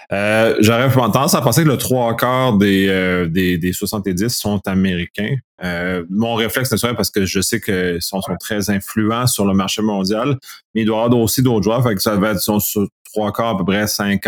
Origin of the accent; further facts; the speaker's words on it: Canada; En tant que Canadien, on est habitué avec le marché américain.